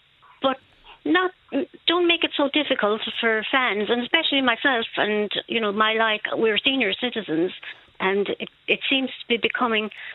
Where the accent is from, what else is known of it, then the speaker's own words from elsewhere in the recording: Newmarket on Fergus, Munster, Ireland; I'm from Newmarket on Fergus in County Clare